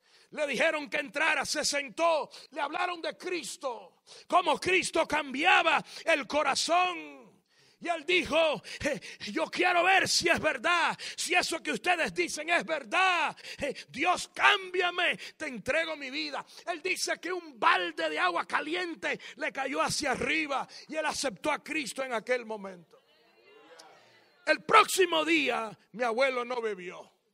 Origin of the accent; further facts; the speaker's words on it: Florida, Camagüey, Cuba; mi país natal, Florida, Camagüey, Cuba.